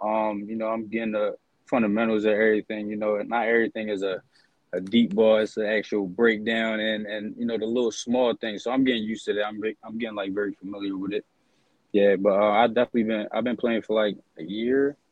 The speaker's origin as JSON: {"language": "English", "town": "Philadelphia", "region": "Pennsylvania", "country": "United States", "said": "So I'm from Philly. We located South Philly."}